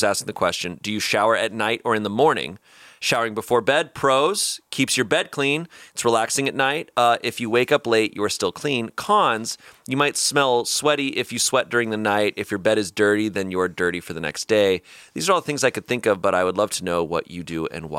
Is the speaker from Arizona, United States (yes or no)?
yes; Arizona, United States; But like growing up in Arizona, that place was so dry.